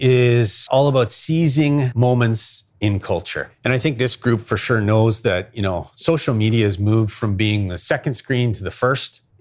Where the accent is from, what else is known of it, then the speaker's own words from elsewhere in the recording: Winnipeg, Manitoba, Canada; born there; Recall, I was born in Winnipeg.